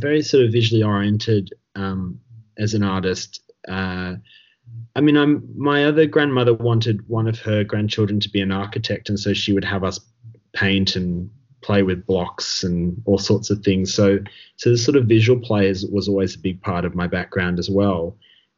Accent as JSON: {"language": "English", "town": "Sydney", "region": "New South Wales", "country": "Australia", "tie": "born or raised there", "said": "But yeah, I'm from Sydney. So I grew up in Sydney and then did my university studies at Sydney Uni."}